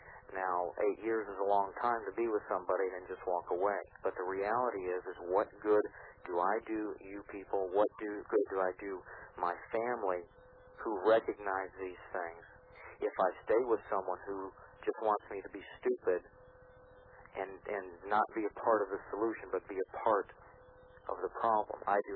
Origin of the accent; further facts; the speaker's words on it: Cleveland, Ohio, United States; I'm from Cleveland. It's the blue collar in me.